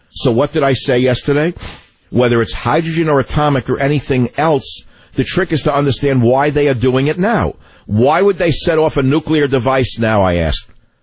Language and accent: English; San Francisco, California, United States; So let's go to KSFO in my hometown of San Francisco.